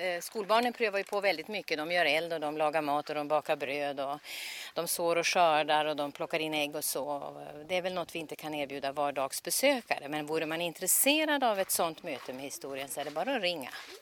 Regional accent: Norrland, Sweden; som norrlänning kan jag säga, det här är det tystaste stället jag har hittat i Skåne

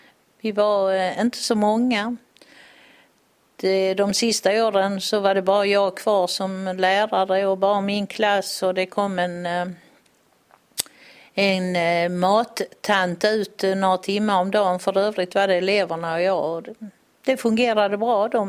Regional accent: Ljungbyhed, Skåne, Sweden; born there; Ja, jag är född i Ljungbyhed och det är väl 2,5 mil härifrån, så jag har inte flyttat så långt.

